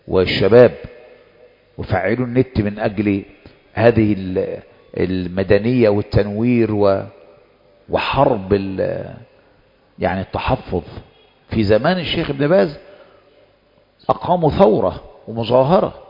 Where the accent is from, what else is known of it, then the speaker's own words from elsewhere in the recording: Egypt; وهكذا كنا عندنا في مصر، كانت المرأة المحجبة